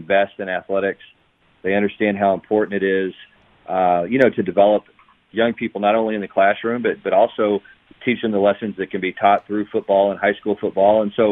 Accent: Texas, United States; There's a lot of small towns in Texas, and I grew up out in West Texas.

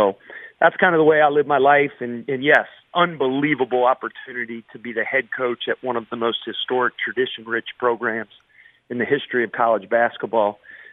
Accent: Cincinnati, Ohio, United States; but I'm from Cincinnati, right? The 513.

